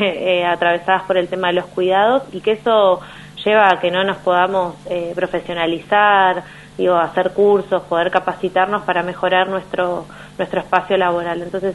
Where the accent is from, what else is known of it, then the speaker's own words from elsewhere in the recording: Río Grande, Tierra del Fuego, Argentina; Soy del municipio de Río Grande.